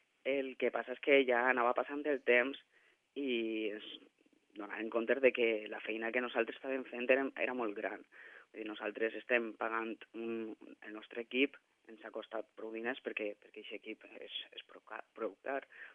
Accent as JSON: {"language": "Catalan", "town": "Montcada i Reixac", "region": "Catalonia", "country": "Spain", "tie": "born or raised there", "said": "el següent concert que vam fer va ser a una cafeteria del meu poble, de Montcada"}